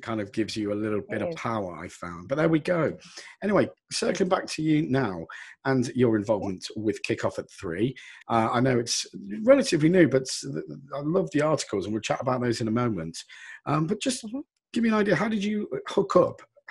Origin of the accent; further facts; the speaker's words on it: East Midlands, United Kingdom; I actually studied in Loughborough because I'm from the East Midlands, grew up in Leicestershire.